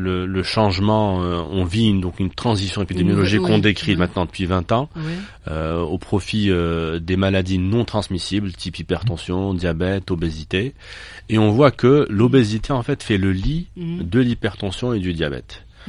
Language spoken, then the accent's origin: French; Algiers, Algiers Province, Algeria; Je vous prends en exemple Beb El-Oued, là d'où je viens. À Beb El-Oued, il y a une étude où l'obésité atteint 27%.